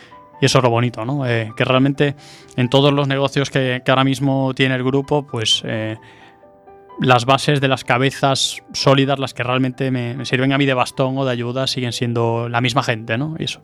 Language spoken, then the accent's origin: Spanish; A Coruña, Galicia, Spain; yo, siendo coruñés, porque pasé aquí toda la vida, exceptuando cuando me fui al ejército